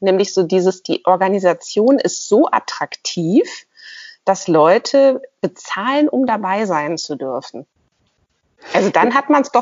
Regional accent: Cologne, North Rhine-Westphalia, Germany; Ich bin ja in Köln groß geworden.

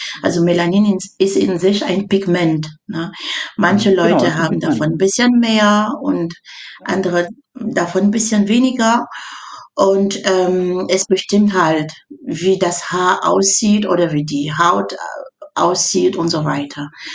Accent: Cameroon; Ich komme aus Kamerun.

